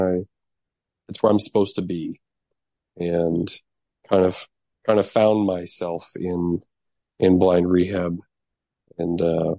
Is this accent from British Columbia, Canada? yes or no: yes; Vancouver, British Columbia, Canada; now in Iowa, United States; But I'm not originally from Iowa. I moved here after grad school. My parents live in the Kansas City area, Independence area now. And my formative years were in Vancouver, British Columbia, Canada